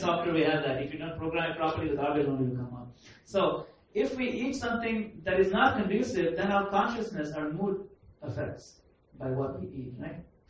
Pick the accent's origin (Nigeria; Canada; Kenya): Kenya; I grew up in Kenya. It's actually hard to see fat people there.